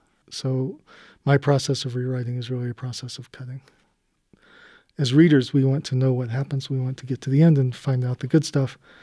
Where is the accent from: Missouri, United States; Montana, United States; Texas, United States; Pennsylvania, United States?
Montana, United States; Livingston; And I grew up in Livingston, and that's my experience of Livingston specifically.